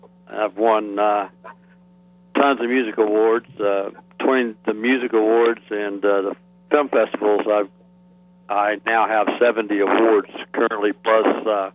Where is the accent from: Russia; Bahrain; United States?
United States; Calhoun, Georgia; they were filming the movie The Trail of Tears in my hometown, Calhoun, Georgia, which starred … Jack Palance.